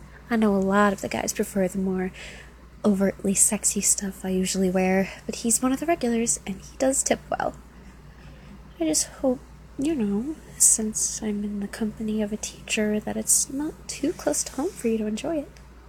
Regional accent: United States; accent: no southern drawl; now in Tennessee, United States; Yeah, no southern drawl. I don't sound like I come from Tennessee, do I? Well, yeah, you're right about that. I moved here about 3 years ago.

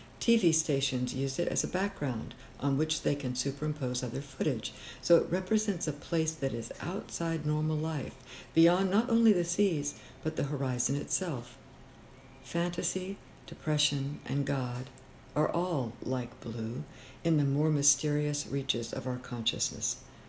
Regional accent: Deep South, United States; also born or lived in West Coast / London / New York City; Where I'm from, I was born and raised in the Deep South. I lived on the West Coast, and then I spent 5 years in London, Paris, Hamburg, and Milan traveling. I returned and lived in New York City, and now I'm back in the Deep South.

